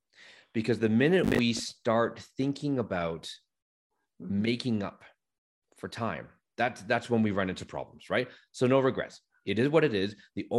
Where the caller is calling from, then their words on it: Calgary, Alberta, Canada; in Canada, I'm calling from Calgary, it's very Caucasian, for lack of a better term. Those of you who can't see me, I'm of Asian descent.